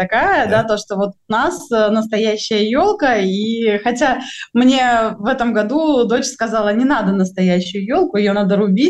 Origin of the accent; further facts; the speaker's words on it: Stavropol Krai, Russia; учитывая юг, да, я выросла в Ставропольском крае